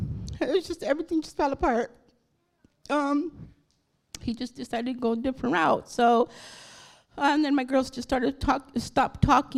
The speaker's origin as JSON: {"language": "English", "town": "Tulare", "region": "California", "country": "United States", "said": "I'm from Tulare, California."}